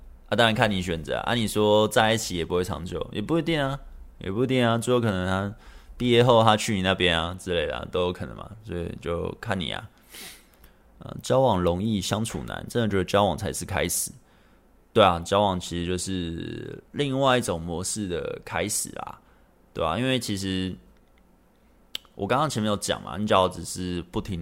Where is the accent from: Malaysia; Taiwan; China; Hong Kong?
Malaysia; Central Malaysia; 可是我是中部，她在北部，我们都是马来西亚人。